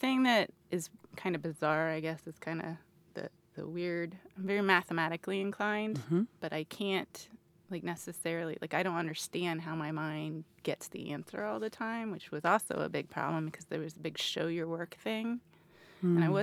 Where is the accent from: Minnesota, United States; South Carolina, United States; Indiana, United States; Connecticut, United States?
Indiana, United States; Muncie; You know, so I'm from Muncie, which is a smaller town in Indiana, and was born in 1970 in Muncie